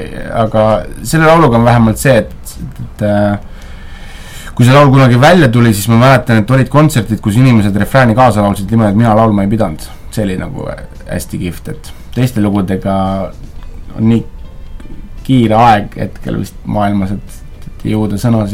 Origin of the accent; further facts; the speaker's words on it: Paide, Järva County, Estonia; born there; No mina küll antud olukorras elasin küll Tallinnas, aga ma olen sündinud Paides